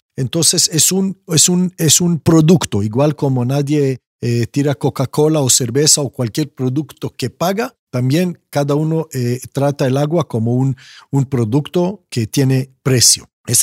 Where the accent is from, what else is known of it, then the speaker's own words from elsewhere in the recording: Israel; Yo cuando crecí en Israel, en los años 70, 80, la agua fue obsesión